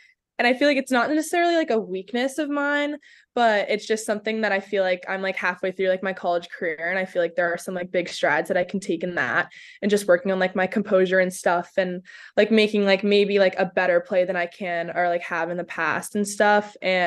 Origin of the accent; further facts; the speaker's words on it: Lynn, Massachusetts, United States; Yeah, so I love growing up in Lynn.